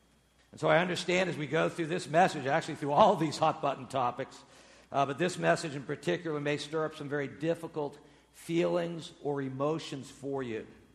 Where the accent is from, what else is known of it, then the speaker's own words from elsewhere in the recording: Massachusetts, United States; Right now in the state of Massachusetts, my home state, where I hail from